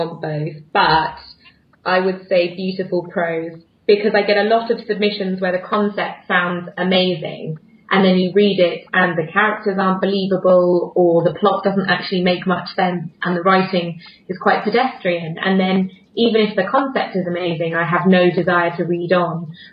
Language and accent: English; East of England, United Kingdom; I think it comes from the fact that I'm from Essex